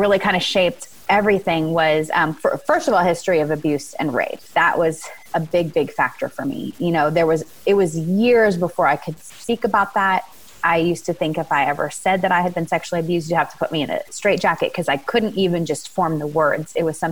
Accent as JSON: {"language": "English", "town": "Venice", "region": "California", "country": "United States", "tie": "born or raised there", "said": "So I was raised in Venice, California, and in a neighborhood where there was a lot of gang rivalry."}